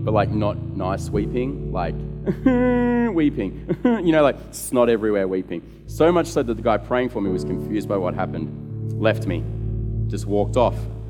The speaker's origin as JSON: {"language": "English", "region": "Victoria", "country": "Australia", "said": "because I'm originally from Victoria"}